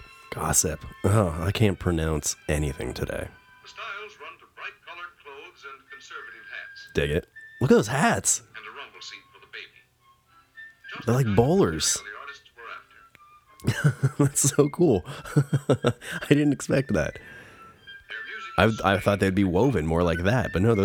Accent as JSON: {"language": "English", "town": "San Diego", "region": "California", "country": "United States", "tie": "born or raised there", "said": "And then I grew up in San Diego, so just, I know how to communicate using, like, street Spanish."}